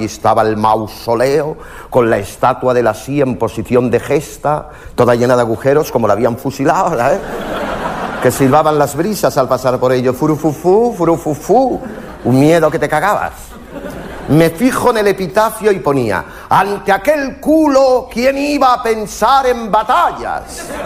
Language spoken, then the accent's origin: Spanish; Catalonia, Spain; also born or lived in Galicia; actor galaico catalán. Digo galaico porque nací en Galicia, aunque casi nunca he vivido allí, y catalán porque he vivido siempre en Cataluña, aunque nunca he nacido aquí.